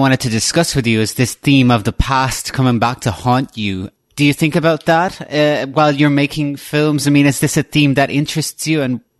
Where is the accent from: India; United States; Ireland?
Ireland; I grew up in the Irish countryside